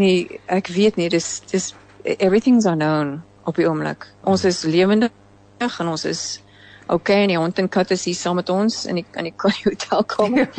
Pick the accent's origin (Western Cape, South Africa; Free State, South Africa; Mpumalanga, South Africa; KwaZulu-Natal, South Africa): Western Cape, South Africa; Somerset West; born there; moved away; ek is in Somerset West gebore